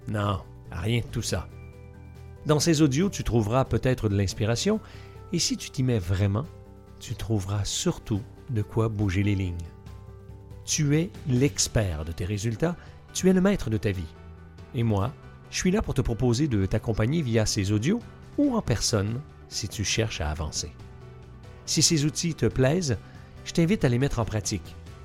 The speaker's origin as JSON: {"language": "French", "region": "Quebec", "country": "Canada", "moved": "as an adult", "lives_now": "France", "said": "Je suis Québécois et ça fait plus de 25 ans que j'habite en France."}